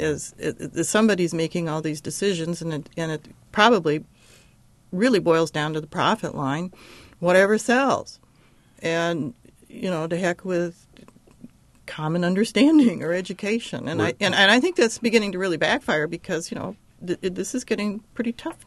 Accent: Ann Arbor, Michigan, United States; I grew up in Michigan, in Ann Arbor, Michigan.

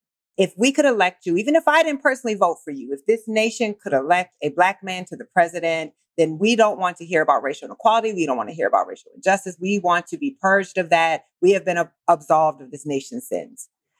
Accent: Iowa, United States; I specifically went back to my home state of Iowa, which had gone for Obama twice.

